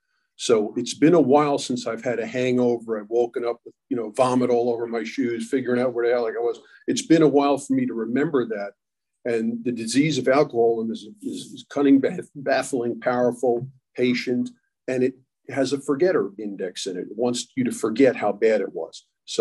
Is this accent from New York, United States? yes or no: yes; New York, United States; I grew up in New York, back in the day when 18 was the legal drinking age